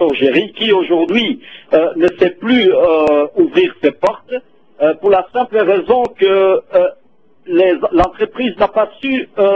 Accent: Kisangani, Tshopo, DR Congo; Vous savez que la sorgerie est victime de plusieurs situations qui s'est déroulées chez nous à Kisangani

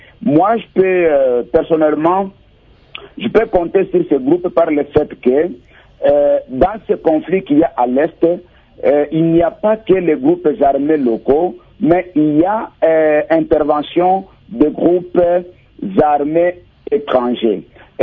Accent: Uvira, South Kivu, DR Congo; Juste quand la population a appris de l'entrée de ces troupes burundaises ici chez nous à Ouvira par Kiliba

